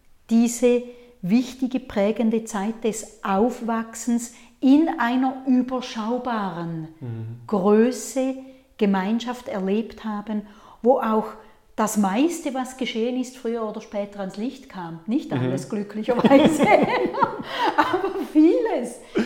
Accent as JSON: {"language": "German", "town": "Gais", "region": "Appenzell Ausserrhoden", "country": "Switzerland", "tie": "born or raised there", "said": "Ich bin in Gais aufgewachsen, im Appenzellerland."}